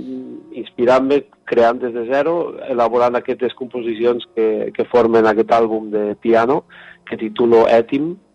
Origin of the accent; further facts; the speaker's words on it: Falset, Catalonia, Spain; vaig créixer a Falset